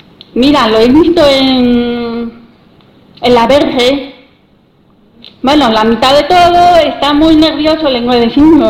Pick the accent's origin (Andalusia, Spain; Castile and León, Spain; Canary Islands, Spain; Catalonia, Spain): Castile and León, Spain; Salamanca; moved away as an adult; also born or lived in Zaragoza; Porque yo, mira, me fui fuera de Salamanca, he vivido en Zaragoza a los 20 años.